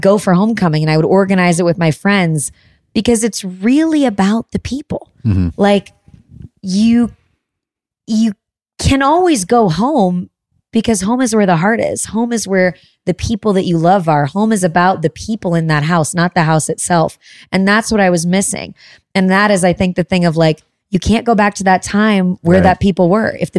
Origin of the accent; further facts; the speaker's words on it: Chicago, Illinois, United States; I'm so proud to be from the Midwest. I grew up in Chicago, but my mom's whole family is from Missouri, from the Boot Hill of Missouri.